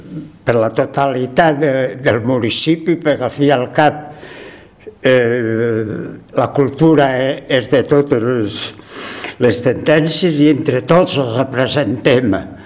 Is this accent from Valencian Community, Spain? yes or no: yes; Gandia, Valencian Community, Spain; jo vaig nàixer a Beniopa. Soc fill de Gandia perquè Beniopa és Gandia en aquest moment, i perquè també Gandia ha estat la meva ciutat.